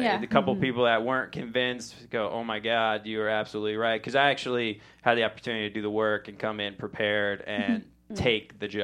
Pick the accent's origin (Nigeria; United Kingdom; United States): United Kingdom; Actually, I'm British, first of all.